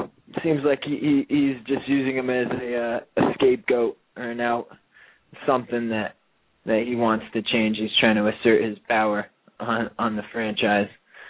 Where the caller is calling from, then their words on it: Miami, Florida, United States; Calling in from the great Miami, Florida.